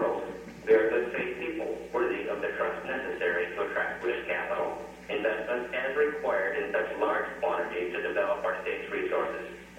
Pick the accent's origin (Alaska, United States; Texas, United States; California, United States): Alaska, United States; We, the people of Alaska, elect our legislators to manage the matters of state government in our collective name